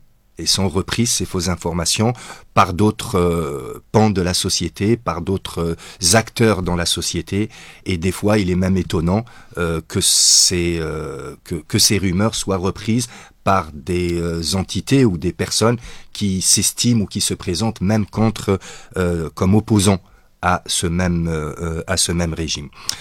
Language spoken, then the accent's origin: French; Algeria; et d'abord en tant qu'Algérien, aussi en tant que militant des causes justes